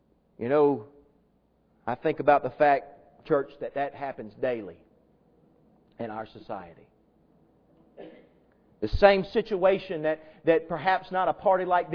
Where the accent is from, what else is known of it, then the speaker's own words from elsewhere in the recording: Greenwood, South Carolina, United States; Yes, sir, I'm from Greenwood.